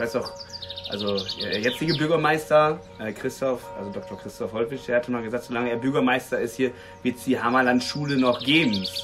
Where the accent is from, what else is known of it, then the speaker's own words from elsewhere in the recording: Ellewick, North Rhine-Westphalia, Germany; ich komme ja aus Ellewick